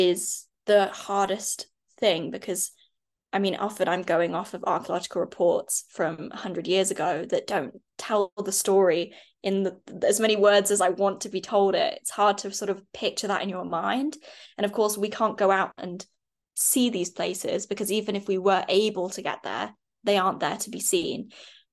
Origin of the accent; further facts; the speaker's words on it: Saudi Arabia; I didn't grow up in England. I grew up in Saudi Arabia.